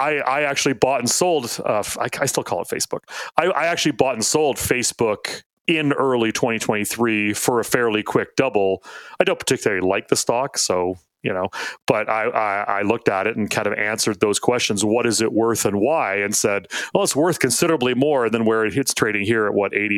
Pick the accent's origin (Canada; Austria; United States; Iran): Canada; I'm a Canadian.